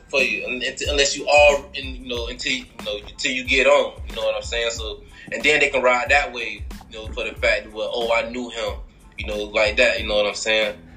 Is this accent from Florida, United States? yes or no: yes; Daytona Beach, Florida, United States; now in Atlanta, United States; Originally from Daytona Beach, Florida, you know. I'm in Atlanta, Georgia right now.